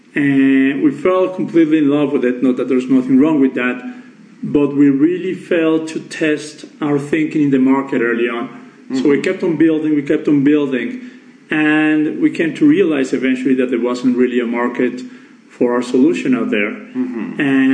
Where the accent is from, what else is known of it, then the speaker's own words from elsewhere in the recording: Bogota, Bogotá, Colombia; moved away as an adult; also born or lived in Madrid; I was born and raised in Bogota. Mm-hmm. I did my university studies here. I started my own business while still in university, mm-hmm. then left the country in 2003 to do my MBA